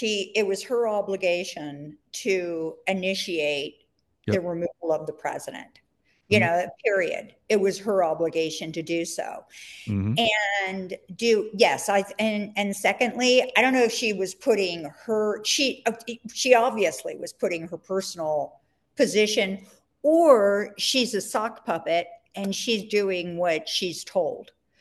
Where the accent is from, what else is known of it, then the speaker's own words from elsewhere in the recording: Frederick, Maryland, United States; I was raised in Frederick, Maryland, okay?